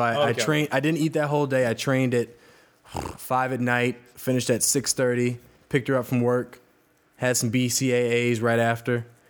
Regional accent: Southfield, Michigan, United States; I'm from Southfield, sir. Southfield

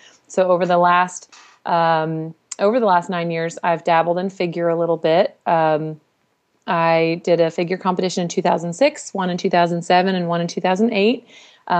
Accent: Southern United States, United States; We say Galbraith, but I mean, I'm from the South

